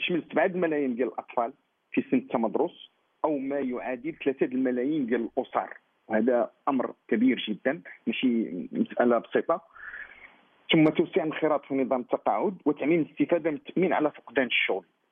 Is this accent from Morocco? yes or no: yes; Morocco; باش نرفع واحد التحدي جميعا كمغاربة باش نزيدو القدام